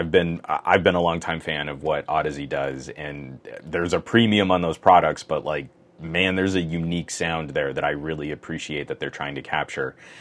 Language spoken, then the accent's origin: English; United States; I mean, I'm an American, and I'm kind of a knuckle-dragging American when it comes to sort of that world decorum.